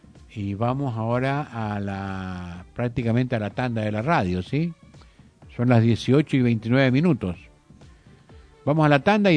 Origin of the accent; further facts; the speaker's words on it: Argentina; El dolor profundo de ellos, mi vergüenza como argentino de que eso hubiese ocurrido en mi patria.